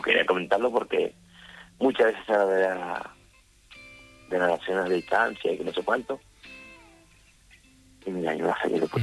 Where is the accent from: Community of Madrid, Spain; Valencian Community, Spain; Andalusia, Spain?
Andalusia, Spain; Seville; yo soy de Sevilla.